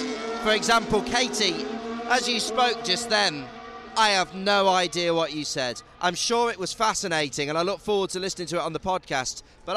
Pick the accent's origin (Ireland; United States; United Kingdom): United Kingdom; I'm obviously a Brit